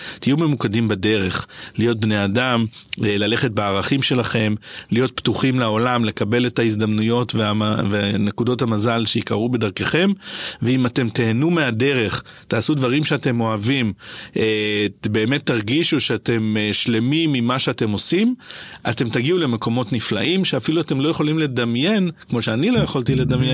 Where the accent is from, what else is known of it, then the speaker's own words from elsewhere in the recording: Tel Aviv, Tel Aviv District, Israel; אני תל אביבי, גדלתי פה בתל אביב, משהו כמו קילומטר מאיפה שאנחנו יושבים.